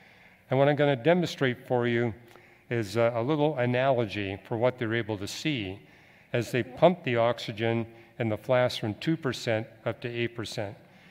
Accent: Canada; now in California, United States; But I remember I came to California from Canada in 1973

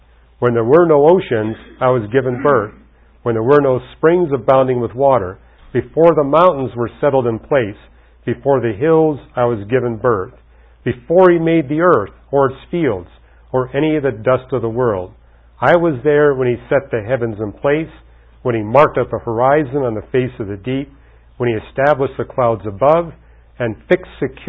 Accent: Canada; I was raised in Canada, didn't know Christians

